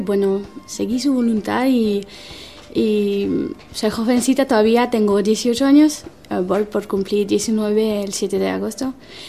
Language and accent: Spanish; France; Spanish is a second language; now in Uruguay; soy europea, vengo de Francia.